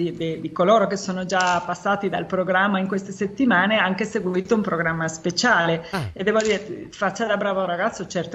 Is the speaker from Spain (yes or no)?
yes; Spain; Da spagnola a spagnolo abbiamo